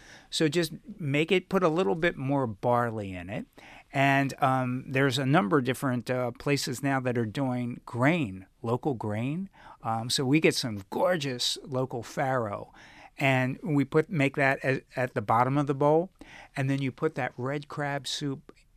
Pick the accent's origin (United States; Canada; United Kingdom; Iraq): United States; Chesapeake Bay; So obviously, you know, we're from the Chesapeake and we prefer Maryland or Chesapeake crab meat.